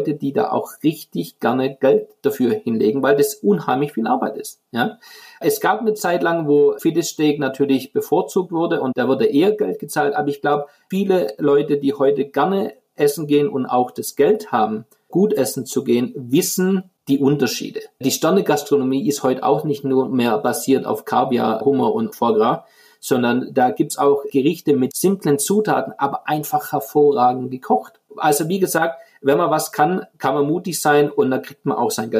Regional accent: Baden-Württemberg, Germany; aus meiner Heimat, aus dem Schwäbischen

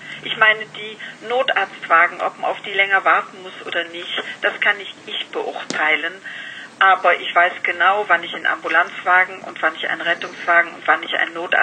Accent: North Rhine-Westphalia, Germany; ich bin Rheinländer.

